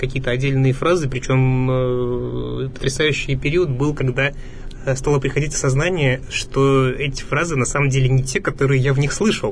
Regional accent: Orenburg, Orenburg Oblast, Russia; now in Yekaterinburg, Russia; потому что я просто родом не из Екатеринбурга, я приехал сюда на 1000 километров с Южного Урала, из Оренбурга.

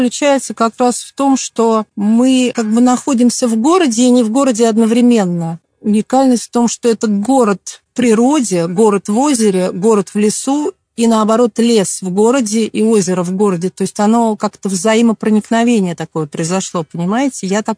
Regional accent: Moscow, Russia; Он нам почти родной, несмотря на то, что мой родной город Москва, но Осташков у меня номер 2.

